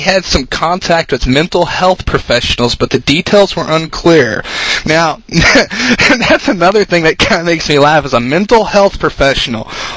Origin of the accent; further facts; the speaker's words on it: Texas, United States; I'm in another state. You know, Oklahoma. I came from Texas, got my, you know, driver's license in, you know, it's Texas.